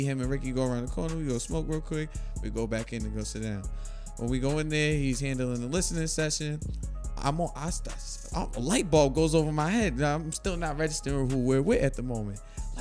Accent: Lynn, Massachusetts, United States; So like I'm from Lynn, so I got to study what's going on. So I was watching the Boston scene.

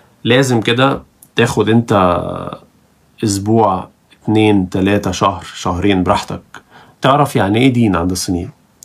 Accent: Egypt; زي الاسكندرانيه عندنا في مصر

